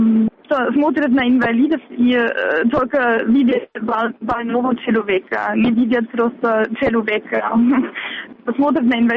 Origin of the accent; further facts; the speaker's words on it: Wittenberg, Saxony-Anhalt, Germany; Russian is a second language; я из Виттенберга, из этого города в Германии, и мы с Могилевом города побратима.